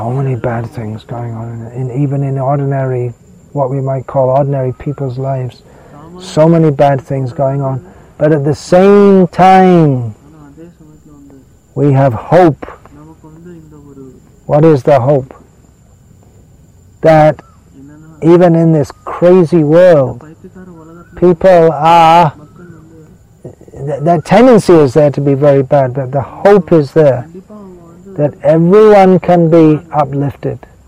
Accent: England, United Kingdom; now in India; because I grew up in England and the whole culture and it's changed a lot

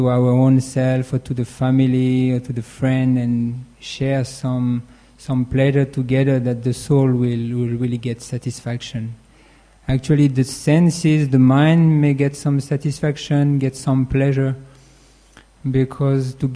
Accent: France; accent: French; English is a second language; Actually, with my French accent, I don't read very well.

